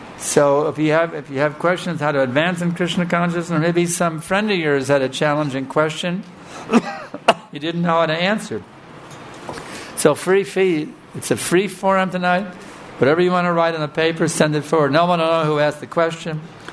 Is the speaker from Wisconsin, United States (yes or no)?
no; Texas, United States; I'm from Texas in the U.S. I'm from the United States, you see. I'm not born in India.